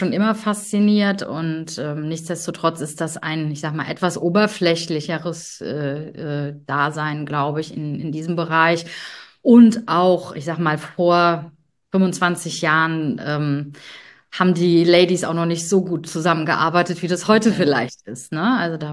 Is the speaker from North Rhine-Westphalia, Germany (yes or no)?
no; Rhineland-Palatinate, Germany; ich komme aus Rheinhessen.